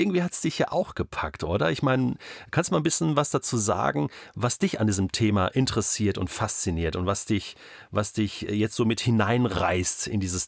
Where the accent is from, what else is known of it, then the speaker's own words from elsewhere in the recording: Germany; Ich bin Deutscher und ich bin Heide, sage ich jetzt mal so. Ich bin eben kein Jude.